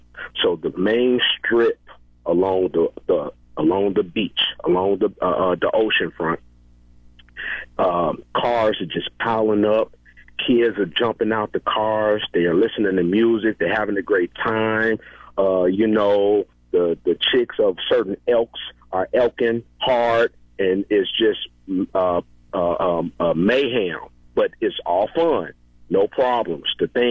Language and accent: English; Chicago, Illinois, United States; I'm from Chicago. I went to school in the city, went to university in my home city.